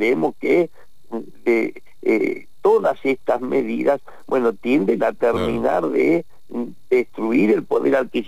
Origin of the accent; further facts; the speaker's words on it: Patagonia, Argentina; para aquellos que somos patagónicos, que la recordamos también cortando la ruta entre Bariloche y el Bolsón